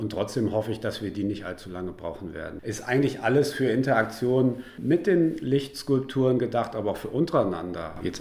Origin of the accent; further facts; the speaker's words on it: Berlin, Germany; ich bin ja hier in den 90er, 2000ern in den Berliner Clubs groß geworden